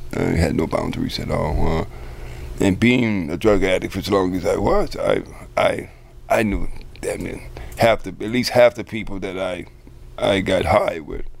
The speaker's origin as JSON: {"language": "English", "town": "New Orleans", "region": "Louisiana", "country": "United States", "tie": "born or raised there", "said": "In the Desire Housing Projects."}